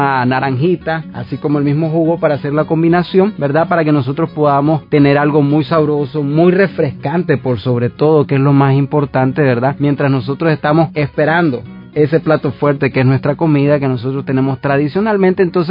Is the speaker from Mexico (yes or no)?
no; Nicaragua; el impulso que nosotros como nicaragüenses tenemos